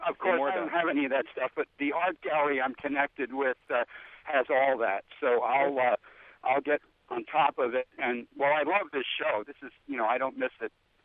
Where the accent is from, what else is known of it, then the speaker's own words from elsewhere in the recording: Oregon, United States; I'm just here from Oregon visiting